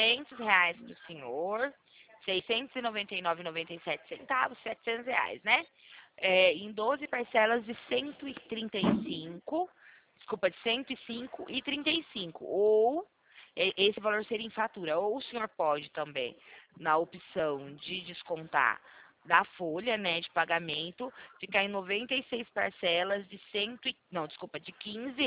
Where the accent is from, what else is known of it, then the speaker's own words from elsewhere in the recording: Limeira, São Paulo, Brazil; sou do estado de São Paulo. Interior do estado de São